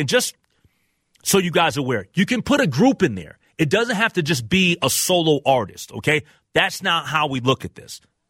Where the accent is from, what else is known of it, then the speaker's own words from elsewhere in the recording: Minneapolis, Minnesota, United States; Growing up in North Minneapolis, just like many of you throughout the state of Minnesota, growing up